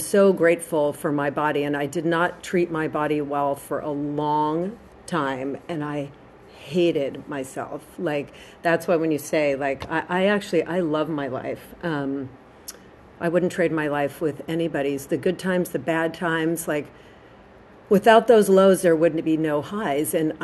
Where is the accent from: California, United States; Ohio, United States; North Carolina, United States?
California, United States; Los Angeles; I grew up actually in Brentwood, like right here. I was born at St. John's Hospital.